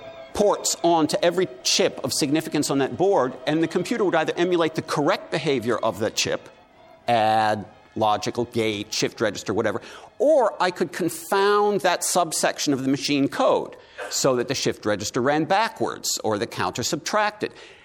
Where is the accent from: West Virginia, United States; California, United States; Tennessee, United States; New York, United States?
New York, United States; Manhattan; I grew up in Manhattan. I know how to use space.